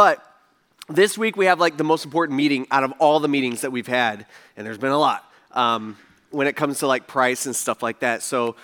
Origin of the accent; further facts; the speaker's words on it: United States; Okay, I'm a man, all right, and I'm an American.